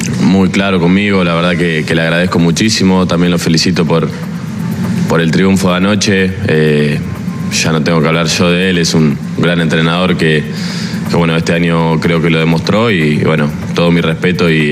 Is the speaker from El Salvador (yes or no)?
no; Argentina; soy argentino y creo que estos últimos años